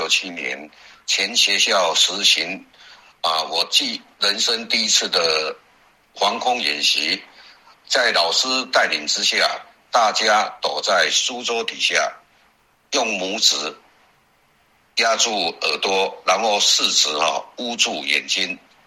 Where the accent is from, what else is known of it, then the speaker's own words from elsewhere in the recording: Hsinchu, Hsinchu City, Taiwan; 目前在台湾新竹从事炸酱面店的工作。